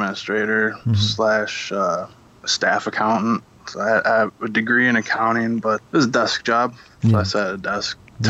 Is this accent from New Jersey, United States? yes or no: no; Monroe, Michigan, United States; moved away; And so, I come from Monroe, Michigan, and that, not anymore, I moved, but there is an absolute epidemic in that city